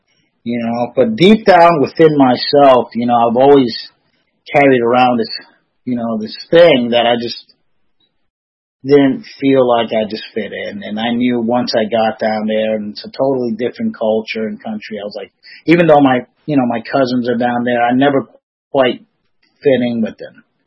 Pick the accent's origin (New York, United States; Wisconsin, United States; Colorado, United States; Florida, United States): New York, United States; Queens; But, see, as a kid growing up in Woodside, Queens, it was a very diverse area, predominantly Irish, Italian